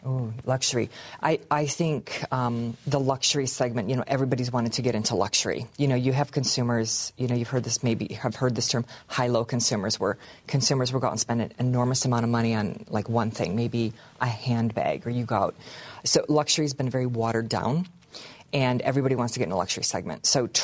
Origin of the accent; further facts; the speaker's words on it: Detroit, Michigan, United States; And I guess just growing up in the Motor City, you know, I would see these guys draw these incredible cars